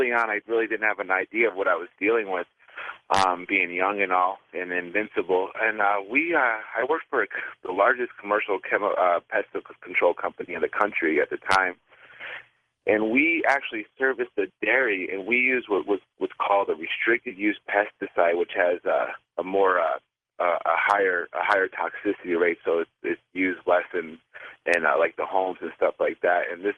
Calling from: Las Vegas, Nevada, United States; I'm calling from Las Vegas. I'm 32

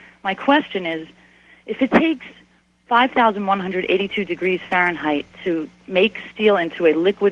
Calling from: State College, Pennsylvania, United States; State College, Pennsylvania.

